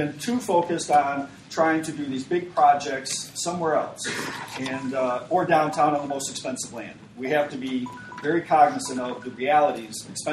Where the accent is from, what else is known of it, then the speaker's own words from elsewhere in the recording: Ann Arbor, Michigan, United States; I grew up in Ann Arbor. My mom and I lived downtown in Ann Arbor next to Liberty Plaza when she was a single mother and I was about 4 years old.